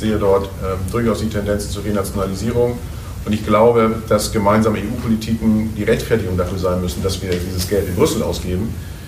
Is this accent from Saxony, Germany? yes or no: no; Ratzeburg, Schleswig-Holstein, Germany; Ich bin noch 52 Jahre alt. Ich glaube, zum Zeitpunkt der Aussendung dieses Podcasts werde ich schon 53 sein. Ich bin gebürtig, komme ich aus Ratzeburg, Zonenrandgebiet damals